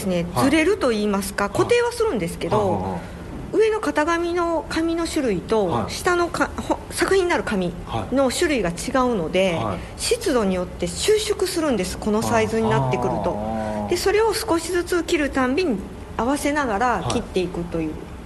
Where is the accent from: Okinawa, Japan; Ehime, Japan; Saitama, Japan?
Ehime, Japan; 私あの実は愛媛出身なんですよ、